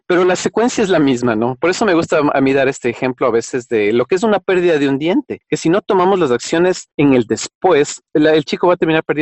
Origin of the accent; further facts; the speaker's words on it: Ecuador; yo vengo del Ecuador